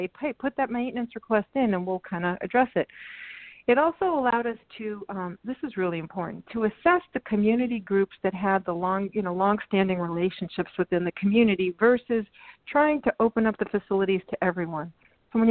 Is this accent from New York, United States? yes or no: yes; Brooklyn, New York, United States; I grew up in Brooklyn, Bensonhurst, born and raised.